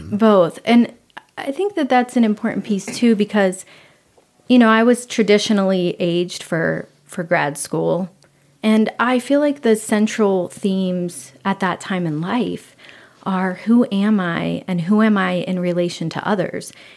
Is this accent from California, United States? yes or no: no; Ohio, United States; I grew up in Ohio, in a really small town, and I am number two of five.